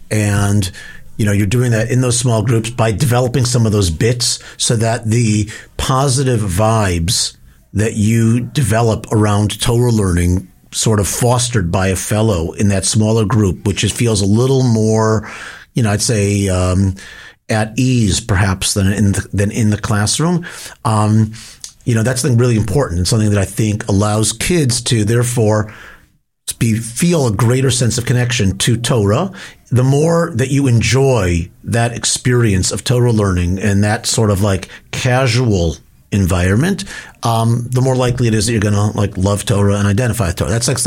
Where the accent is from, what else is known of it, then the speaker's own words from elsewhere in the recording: Chicago, Illinois, United States; As an out-of-towner as well, growing up in Chicago